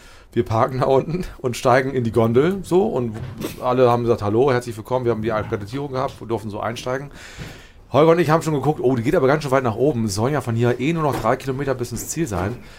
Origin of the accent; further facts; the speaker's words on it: North Germany, Germany; ich komme aus dem Norden, da ist für mich alles, was bergab geht, die schwarze Piste.